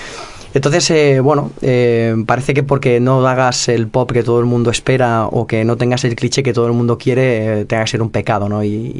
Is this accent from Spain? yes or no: yes; Montblanc, Catalonia, Spain; born there; Sí, de hecho nací en Montblanc y tengo el gusto y el placer de pertenecer a esta provincia tan bonita, sí.